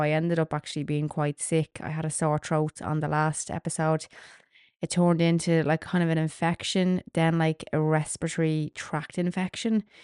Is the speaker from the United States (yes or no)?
no; Ireland; this weekend in particular is obviously based around being Irish and me being Irish